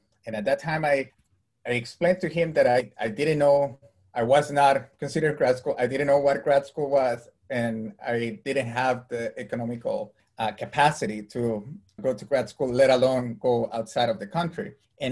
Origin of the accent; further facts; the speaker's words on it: Costa Rica; English is a second language; I was born and raised in Costa Rica, and I come from a family that where I was the first to attend college.